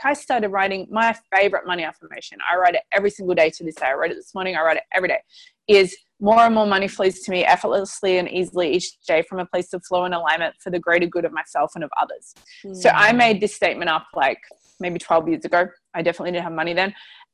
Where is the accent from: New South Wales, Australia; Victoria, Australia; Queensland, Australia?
Victoria, Australia; Melbourne; I was walking through town back in my hometown of Melbourne